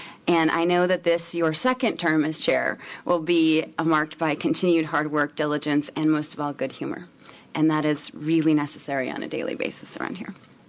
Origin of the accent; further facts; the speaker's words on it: Minnesota, United States; and it's my home state of Minnesota where he was crowned with one of his NCAA titles.